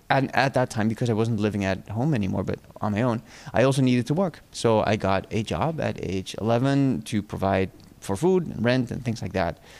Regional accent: Amsterdam, North Holland, Netherlands; So I was born in Amsterdam. Both my parents came from South America, from Suriname.

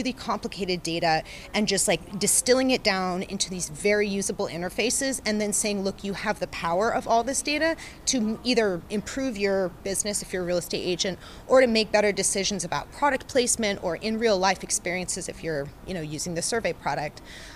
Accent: Kansas City, United States; moved away as an adult; I grew up in Kansas City. I went to school in Kansas City. I was living there right after I graduated from school

